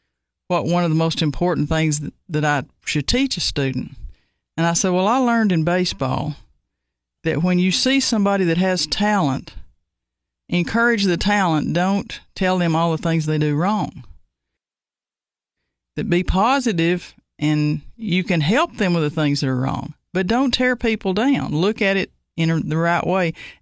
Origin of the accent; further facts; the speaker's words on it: Jamestown, Tennessee, United States; Well, I'm originally from Jamestown, Tennessee. My mother was from Cookeville, so I have connections to Putnam County. But I grew up in Jamestown, graduated from York Institute.